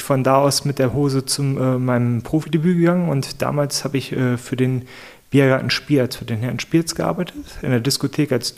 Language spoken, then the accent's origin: German; Germany; Ich bin als Deutscher reingegangen